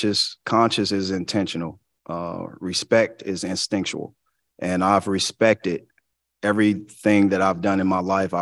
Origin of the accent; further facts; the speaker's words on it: Chicago, Illinois, United States; As a kid growing up in Chicago, leaving on a journey to become a student athlete and living a dream.